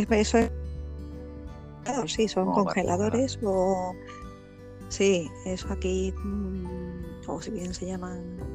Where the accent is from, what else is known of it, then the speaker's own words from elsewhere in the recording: Spain; Yo que soy española, los españoles hablamos español y sin acento.